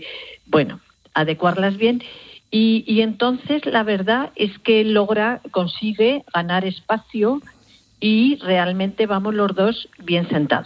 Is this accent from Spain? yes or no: yes; Huesca, Aragon, Spain; dado que nosotros somos de Huesca